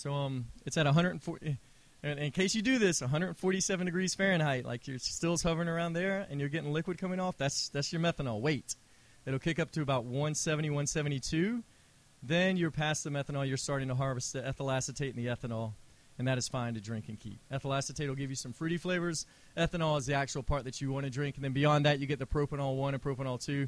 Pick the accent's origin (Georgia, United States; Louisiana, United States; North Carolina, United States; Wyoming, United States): Georgia, United States; I'm from Georgia, by the way, but my accent's muddled.